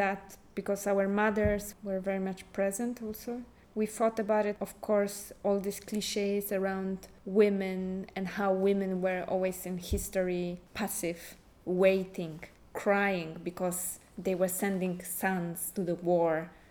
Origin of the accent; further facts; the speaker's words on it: Poland; I'm from Poland, and we started to think what we have in common.